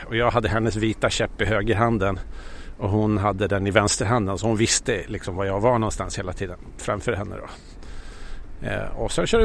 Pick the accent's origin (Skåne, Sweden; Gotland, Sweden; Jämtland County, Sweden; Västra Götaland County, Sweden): Gotland, Sweden; now in Stockholm, Sweden; Jag kommer från Gotland från början och jag är egentligen, det är min huvudbas. Men jag är ju i Stockholm 300 dagar om året i alla fall.